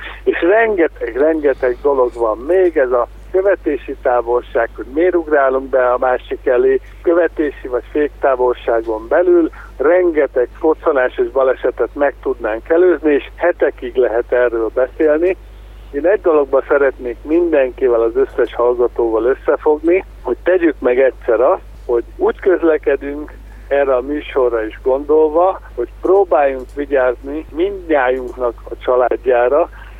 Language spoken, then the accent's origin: Hungarian; Hungary; magyarként a mai napig mit adtunk a világ járműgyártásának